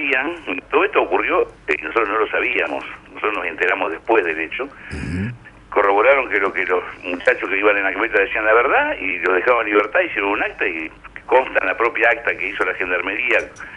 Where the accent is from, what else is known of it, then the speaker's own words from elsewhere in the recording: Argentina; Me ha ido bien, me ha ido regular y me ha ido mal como cualquier argentino.